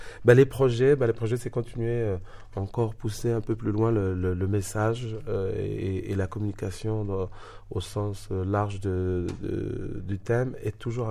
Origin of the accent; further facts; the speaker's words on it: Algeria; Elle ne se situe pas à travers parce que je suis algérien.